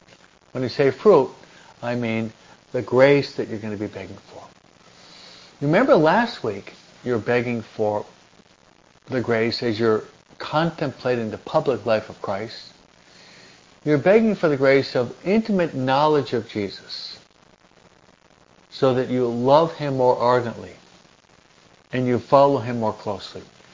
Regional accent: New York, United States; also born or lived in New Jersey; I was brought up and raised in New York and New Jersey.

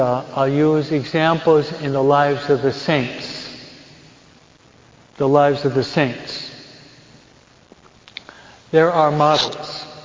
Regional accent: New York, United States; also born or lived in New Jersey; I was brought up in New York and New Jersey with what is called, maybe you Californians don't know what this is, but I'll explain the terminology.

